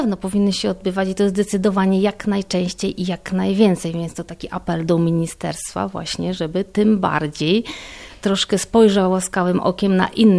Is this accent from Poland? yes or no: no; Vienna, Austria; ja osobiście jestem z Wiednia